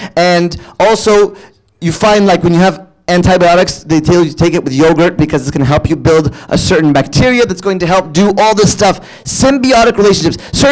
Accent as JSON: {"language": "English", "region": "California", "country": "United States", "also_born_or_lived": "Virginia", "said": "Okay, so I'm from California, and when I moved to Virginia, we have this wonderful thing called ticks"}